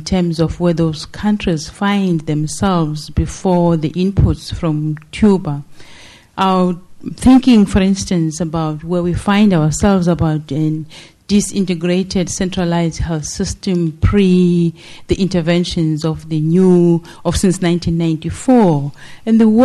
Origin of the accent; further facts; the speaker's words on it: South Africa; now in Washington, D.C., United States; I come from South Africa. I'm health attaché here in Washington, D.C.